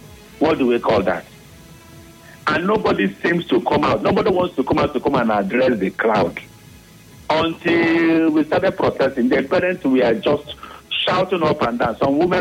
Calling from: Eneka, Rivers, Nigeria; I'm calling you from Eneka.

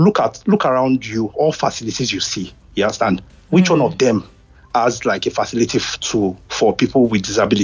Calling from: United Kingdom; I'm calling from the United Kingdom.

